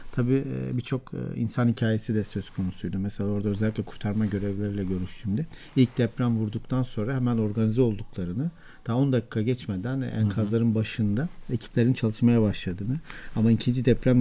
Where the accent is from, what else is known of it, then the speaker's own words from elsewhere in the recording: Malatya, Turkey; Ben de Malatyalıyım. Evet. Bu anlamda hem bölgeye yardım götürebilmek hem de aile fertlerimle buluşabilmek adına birkaç gündür Malatya'daydım.